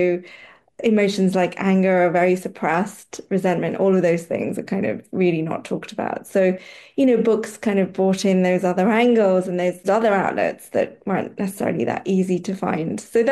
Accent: Kenya; I grew up in Kenya, so not far from South Africa

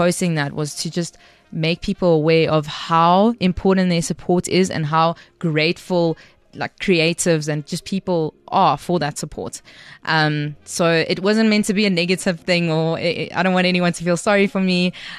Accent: Mbombela, Mpumalanga, South Africa; now in Cape Town, South Africa; And I don't think they were aware that the Mbombela game is my hometown. Nelspruit's my hometown.

